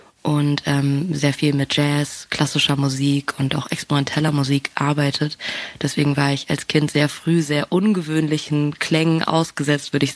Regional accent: Southern Germany, Germany; Ich bin ja in einem Umfeld aufgewachsen in Süddeutschland, wo einfach schon ich sehr, sag ich mal, anders war immer.

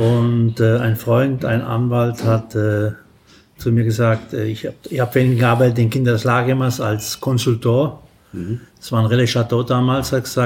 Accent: Saarland, Germany; also born or lived in Rhineland-Palatinate; Ja, halb Saarländer und halb Pfälzer, würde ich mal so sagen.

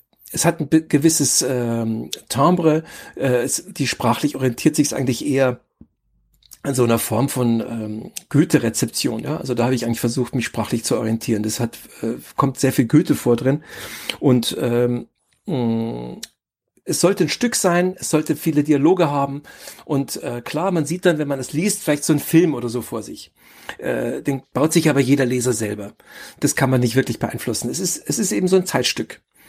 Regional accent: Bavaria, Germany; in Oberbayern, wo ich aufgewachsen bin, da sind wir ja katholisch.

